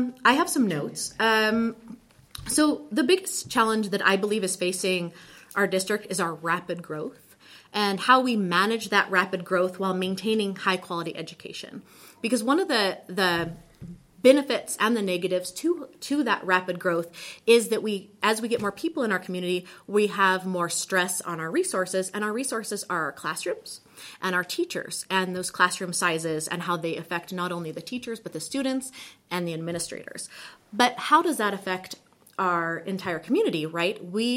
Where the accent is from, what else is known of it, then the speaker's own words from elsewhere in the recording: Butte, Montana, United States; I have been in the Gallatin Valley for going on 13, but I am a born and raised Montanan. I'm from Butte. And as you probably know, you know, Butte is Butte America. We are Montana proud and very Butte proud.